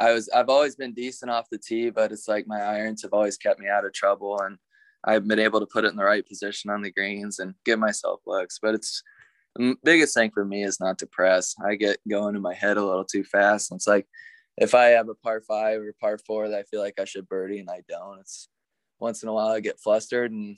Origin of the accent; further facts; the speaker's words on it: Ottumwa, Iowa, United States; growing up in Ottumwa on a little bit easier courses than I see a lot of times has helped me